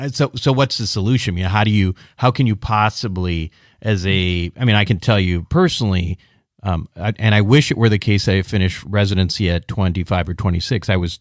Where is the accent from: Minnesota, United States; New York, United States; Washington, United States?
Minnesota, United States; Minneapolis; I'm from the Minneapolis suburbs.